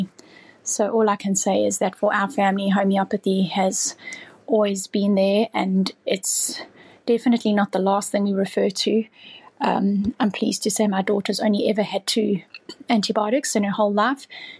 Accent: South Africa; now in Australia; I'm a South African now living in Australia.

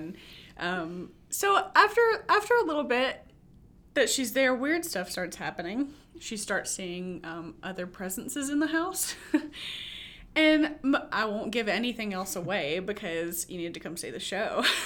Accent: Florence, United States; Like Mark said … I'm from Florence. I've lived here my entire life.

